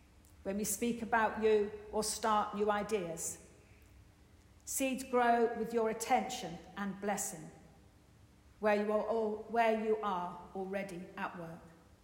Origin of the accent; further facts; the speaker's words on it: Chipping Norton, South East England, United Kingdom; I returned to live in Chipping Norton, my hometown